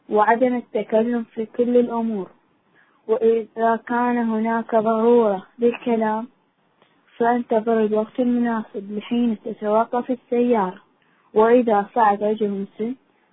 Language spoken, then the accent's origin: Arabic; Iraq; من العراق، عمري 10 سنوات.